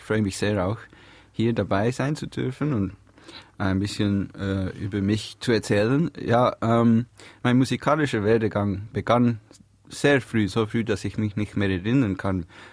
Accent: Biel, Bern, Switzerland; wo ich aufgewachsen bin, im Mösli-Quartier in Biel.

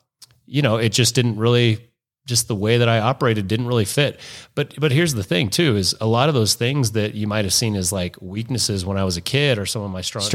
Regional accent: Arvada, Colorado, United States; I grew up in Arvada. Yeah, so I went to Pomona High School.

